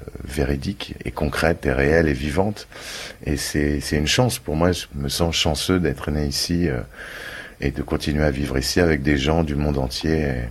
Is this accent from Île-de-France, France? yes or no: yes; Bondy, Île-de-France, France; Ouais, à Bondy, et j'habite toujours dans le 93, pas loin de Bondy.